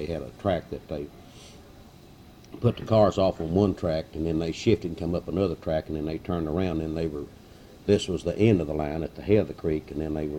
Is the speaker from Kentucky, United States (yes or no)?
yes; Kentucky, United States; Well, I came from Floyd County, which is between Hyman and Prestonsburg, and Hyman being the bordering county, Knott County. That's 3 miles from the Knott County line. I was raised in a rural mining town.